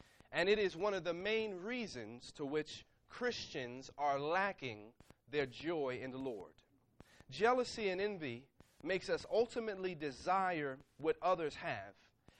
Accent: Burlington, New Jersey, United States; One of my favorite pastimes growing up in Burlington, New Jersey, was playing baseball.

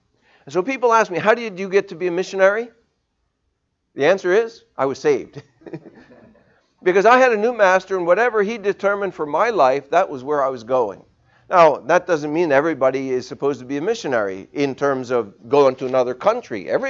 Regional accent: New Orleans, Louisiana, United States; also born or lived in New Jersey; And that was in First Baptist Church, New Orleans. So I grew up in the South. Then we moved to New Jersey.

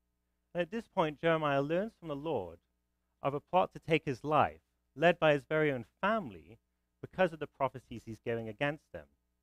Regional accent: Wales, United Kingdom; now in United States; I'm here with my wife at the back … I'm originally from Wales in the United Kingdom. I married an American. That's how I ended up here.

